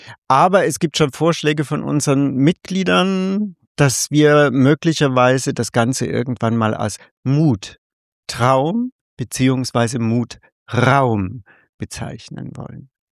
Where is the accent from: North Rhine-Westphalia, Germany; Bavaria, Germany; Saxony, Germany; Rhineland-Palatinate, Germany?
Bavaria, Germany; Munich; now in Brandenburg, Germany; als Münchnerin war es irgendwann mal so dieser Gedanke, gut, ich komme mit einer Berlinerin zusammen und habe dann gesagt, so nach dem Motto, ich möchte nicht von einer Millionenstadt in die nächstgrößere ziehen.